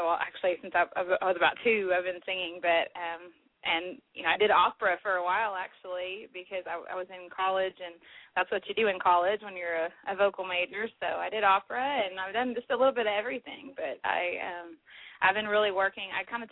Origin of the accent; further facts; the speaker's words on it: the South, United States; well, I'm from the South, so that number